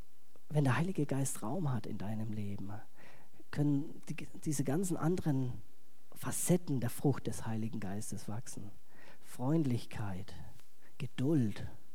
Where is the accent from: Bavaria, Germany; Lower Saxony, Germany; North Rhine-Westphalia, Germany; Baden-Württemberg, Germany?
Bavaria, Germany; ich komme ja aus Franken